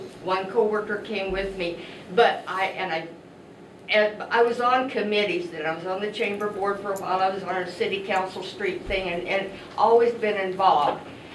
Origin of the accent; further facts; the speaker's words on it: Harrisburg, United States; But I grew up in Harrisburg, been here for over 50 years.